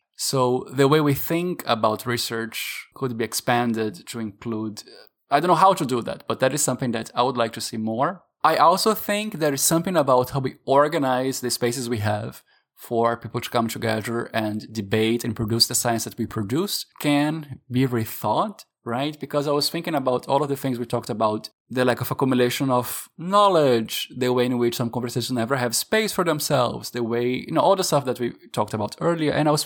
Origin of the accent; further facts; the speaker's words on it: Brazil; I'm from Brazil